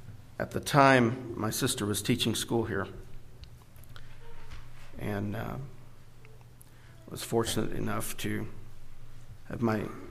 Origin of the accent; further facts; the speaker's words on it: Oklahoma, United States; I am from Eastern Oklahoma.